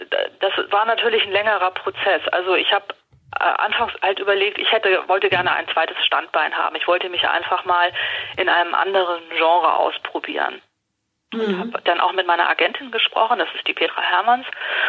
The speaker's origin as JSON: {"language": "German", "region": "Hamburg", "country": "Germany", "said": "Sylt war für mich naheliegend, weil ich bin aus Hamburg, ich bin als Kind das erste Mal auf Sylt gewesen"}